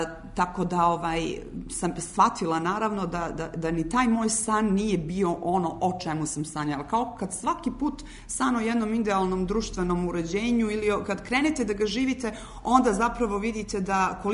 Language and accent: Serbian; Montenegro; Kod nas u Crnoj Gori moja baba je govorila Kušin